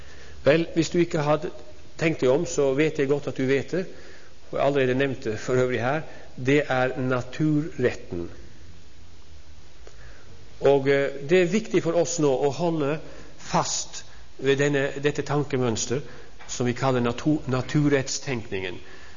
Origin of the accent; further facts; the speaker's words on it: Troms, Norway; kommer fra der hvor jeg er født og oppvokst, i Troms. Og det har preget av tidsavfunnet for mye. Det er altså dialekt når jeg sier sabbat.